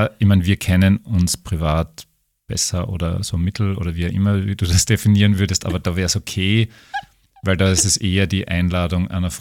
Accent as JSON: {"language": "German", "town": "Graz", "region": "Styria", "country": "Austria", "said": "ich komme aus Graz, süß."}